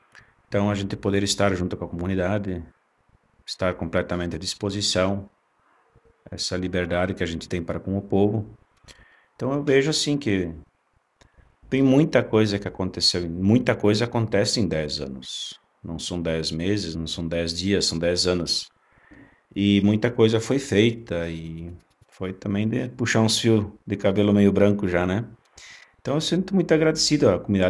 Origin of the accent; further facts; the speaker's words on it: São José do Inhacorá, Rio Grande do Sul, Brazil; na minha terra natal, São José do Inhacorá.